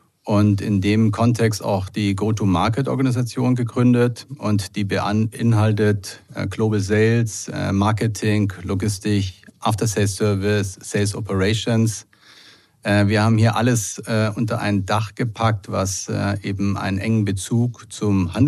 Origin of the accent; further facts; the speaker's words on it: Santiago, Santiago Metropolitan Region, Chile; also born or lived in Valdivia; ich wurde dann in den 60ern geboren in Valdivia, einer kleinen Stadt im Süden von Chile, und bin dann später nach Santiago gezogen mit meinen Eltern in die Hauptstadt